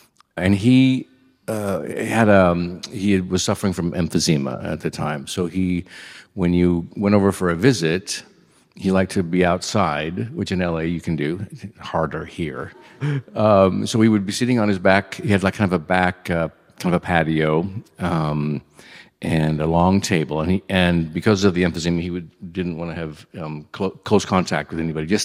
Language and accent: English; Washington, United States; Washington is it's two states for me. You know, it's the West Side, East Side. I grew up in the East Side.